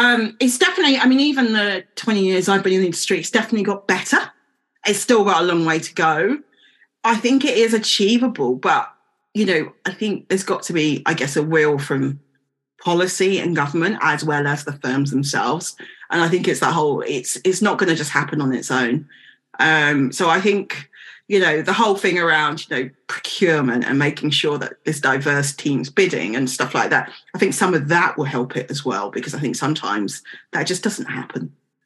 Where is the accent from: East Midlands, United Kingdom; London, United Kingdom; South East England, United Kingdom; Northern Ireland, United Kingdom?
London, United Kingdom; Newham; I grew up in Newham